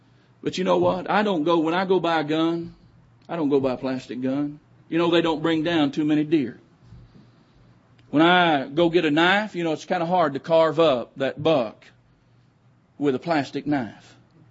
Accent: Oklahoma, United States; I grew up in Oklahoma. I thought maybe we was going to have an interpreter between Oklahoma and Australia.

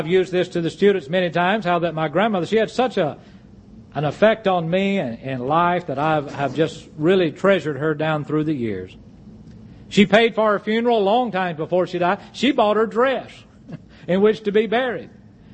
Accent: Mississippi, United States; I said, now understand, I'm from Mississippi.

